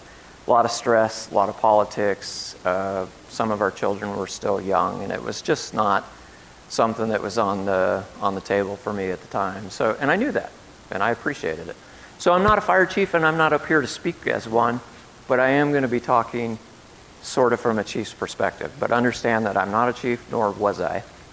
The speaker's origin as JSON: {"language": "English", "country": "Ireland", "said": "as I said, I'm Irish, I could go an hour and a half."}